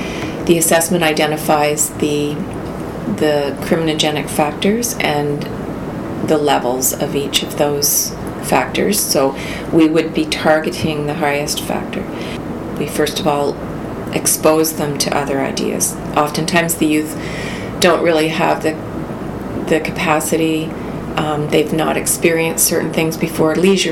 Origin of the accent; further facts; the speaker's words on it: Kingston, Ontario, Canada; I was originally from Kingston, grew up here, and wanted to return home